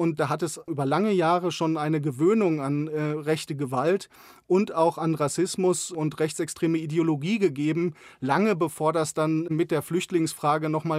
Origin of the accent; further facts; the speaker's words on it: West Germany, Germany; now in Leipzig, Germany; dass ich tatsächlich nicht mehr nur der Wessi bin, ich werde immer der Zugezogene bleiben, aber ich bin eben inzwischen auch Leipziger.